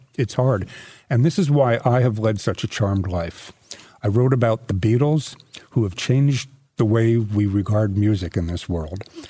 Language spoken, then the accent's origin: English; New York City, New York, United States; You know, I'm a New Yorker. We know Trump.